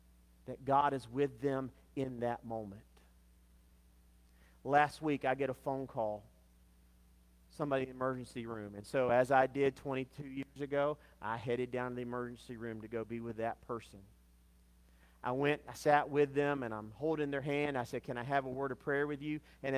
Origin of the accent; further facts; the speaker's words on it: Roanoke, Virginia, United States; I accept the call to go to Melrose Baptist Church as senior pastor, go back to my hometown of Roanoke.